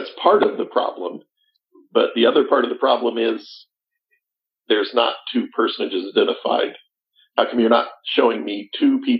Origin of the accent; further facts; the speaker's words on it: Missouri, United States; my experience growing up in Eastern Jackson County, Missouri, the 1970s, 80s